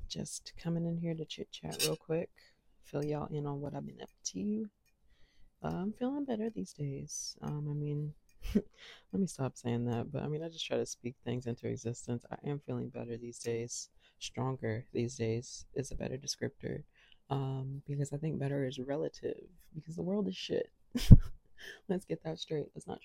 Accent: Washington, District of Columbia, United States; Free DC, my hometown. That city.

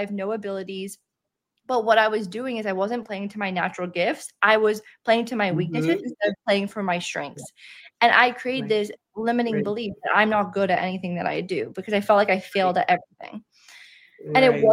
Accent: Canada; I'm from Canada. So I grew up, it was like negative 30.

